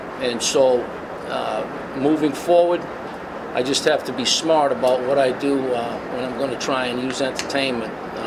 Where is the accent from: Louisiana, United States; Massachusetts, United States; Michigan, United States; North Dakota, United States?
Massachusetts, United States; Boston; So, I'm an Irish Catholic from Boston.